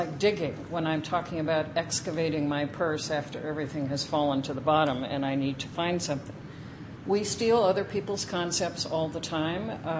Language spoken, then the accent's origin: English; Champaign-Urbana, Illinois, United States; it's set in my hometown of Champaign-Urbana, Illinois, in the 1920s.